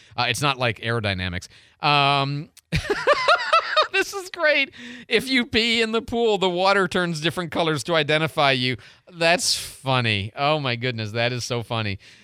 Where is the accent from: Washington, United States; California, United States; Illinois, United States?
Illinois, United States; Chicago; and that one was especially problematic because I grew up in Chicago.